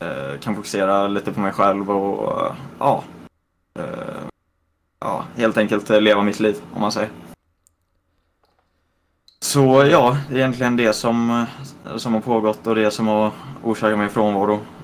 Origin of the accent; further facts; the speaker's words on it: Sweden; moved away as an adult; now in Ireland; Jag har flyttat från Sverige till Irland. Jag bor här nu med min bror.